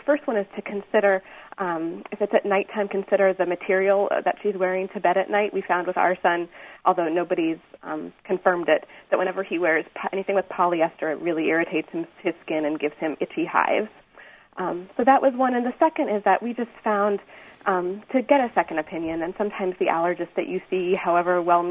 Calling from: Savoy, Illinois, United States; I was actually calling from Savoy.

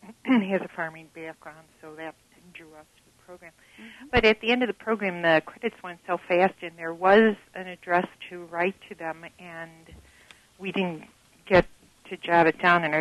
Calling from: Oak Forest, Illinois, United States; Oak Forest.

